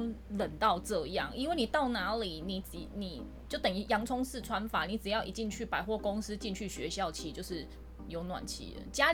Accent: Taiwan; 会不会是因为我们台湾人真的太幸福了

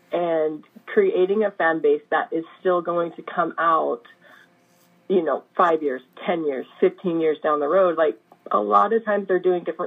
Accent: Utah, United States; And yeah, and I'm from Utah.

